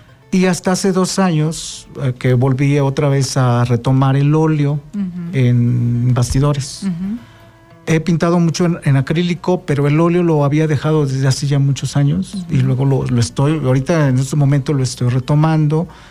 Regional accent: Veracruz, Mexico; en algunos talleres de las Casas de Cultura de Veracruz, uh-huh. estado de donde yo soy originario

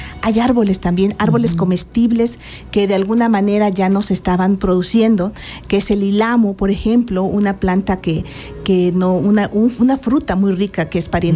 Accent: Yautepec, Morelos, Mexico; en Yautepec y tenemos ahí ya unos años. Estamos ahí desde el 2003. Bueno, yo soy originaria de Yautepec.

